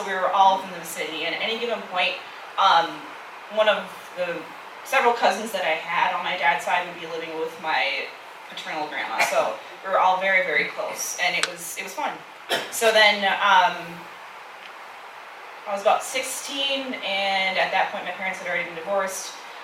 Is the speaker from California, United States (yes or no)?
no; Minneapolis, Minnesota, United States; also born or lived in St. Paul; I was born in the Twin Cities. I was officially born in St. Paul in a hospital that no longer exists. And then I spent most of my childhood in Northeast Minneapolis, where I lived very close to my extended and immediate family. I lived in a duplex